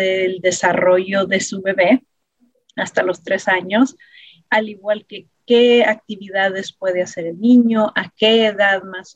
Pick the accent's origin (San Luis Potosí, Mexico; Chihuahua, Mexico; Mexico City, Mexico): Chihuahua, Mexico; now in Denver, United States; Y soy originaria de Chihuahua, México, pero he vivido en el área de Denver por ya casi 27 años.